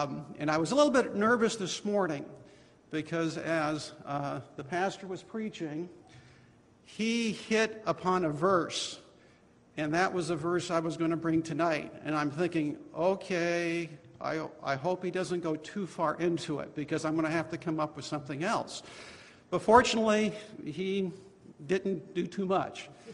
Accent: Stratford, Ontario, Canada; born there; But I was born Canadian. Actually, I was born over in Stratford, Ontario. My dad and mom were Canadian. They were born and raised in Stratford, Ontario.

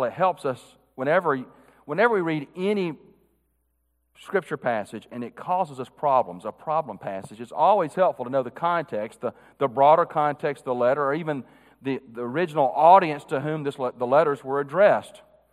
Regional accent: Deep South, United States; the people I grew up with in the Deep South

